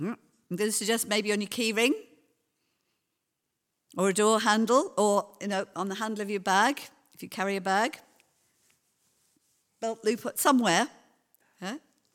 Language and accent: English; London, United Kingdom; I grew up in London, in a very deprived area of London, at New Cross.